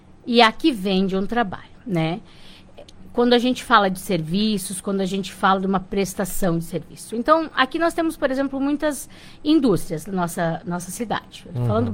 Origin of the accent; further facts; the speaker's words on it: Curitiba, Paraná, Brazil; now in Ampére, Brazil; eu vim de Curitiba, né? Quando acabei a PUC lá e vim para cá